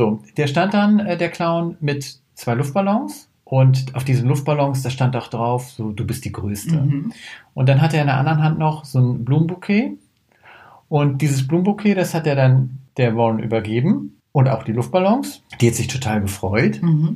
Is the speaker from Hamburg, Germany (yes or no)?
yes; Hamburg, Germany; Und jetzt auch nochmal offiziell, kommen beide aus Hamburg.